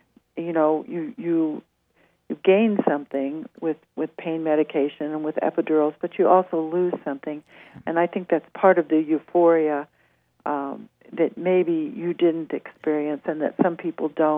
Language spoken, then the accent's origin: English; West Coast, United States; So I'm actually from the West Coast.